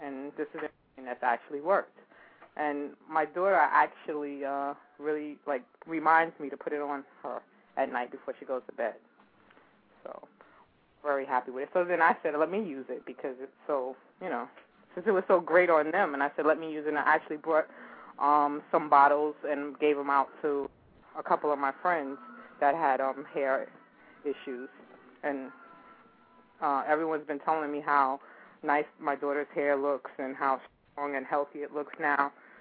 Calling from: New York City, New York, United States; Yeah, I'm calling from New York City, Brooklyn, New York.

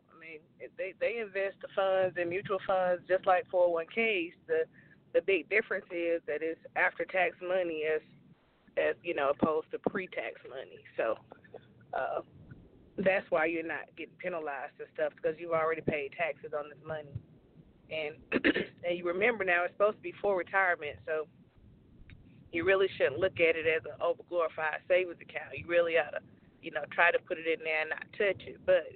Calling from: Lithia Springs, Georgia, United States; calling from Lithia Springs.

